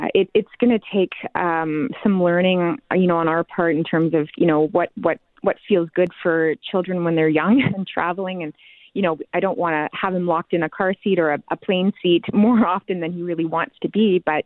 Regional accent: Treherne, Manitoba, Canada; I'm going to be doing a concert out in my hometown. I grew up in Treherne, Manitoba.

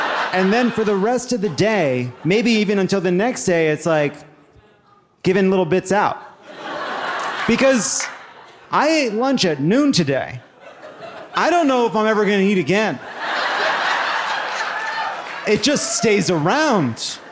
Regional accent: New York, United States; I'm not from here. I'm a Jew from Long Island.

